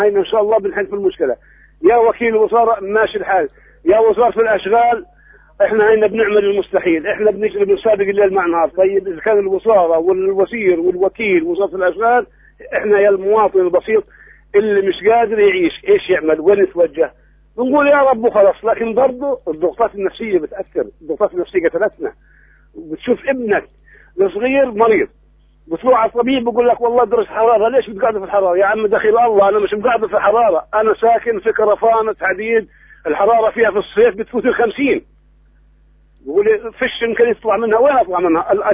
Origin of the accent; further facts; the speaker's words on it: Palestine; إحنا شعب فلسطيني هيك لازم نكون هيك، يعني خلص قعدنا في فلسطين وتحملنا الرباط